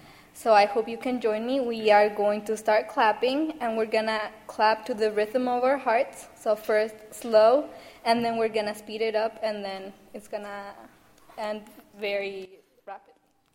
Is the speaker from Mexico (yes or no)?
yes; Mexico; moved away; I am an immigrant. I immigrated from Mexico in 2006, and I am a first-generation student.